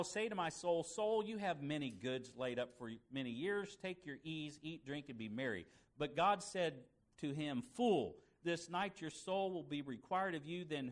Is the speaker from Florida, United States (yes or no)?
yes; Florida, United States; A realtor talked her into renting the house we grew up in Florida.